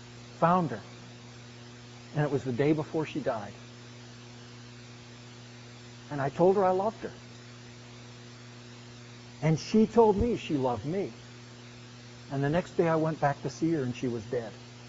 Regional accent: Canada; But even as a Canadian coming to that wall when I was there, it was an enormously moving experience.

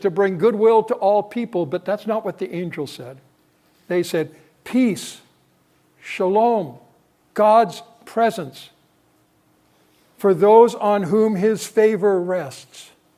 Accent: Canada; I'm a Canadian. I'm told it can be forgiven, but it is what I deal with. But we were brought up with this monarchy thing.

